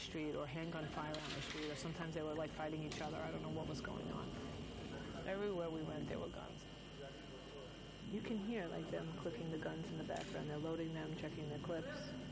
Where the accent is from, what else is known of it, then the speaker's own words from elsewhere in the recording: United States; I have, as an American, I have to take responsibility in my country.